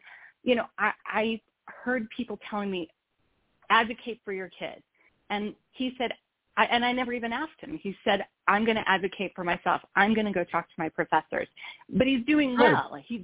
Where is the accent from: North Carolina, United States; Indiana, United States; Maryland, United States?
Maryland, United States; I did not grow up in New Jersey. I grew up in Maryland. I went to school at Tulane University in New Orleans.